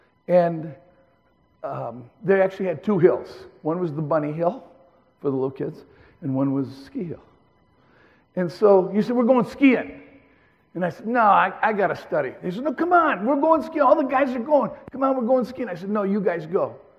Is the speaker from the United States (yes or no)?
yes; Grand Haven, Michigan, United States; So I grew up in Grand Haven, Michigan, right on Lake Michigan.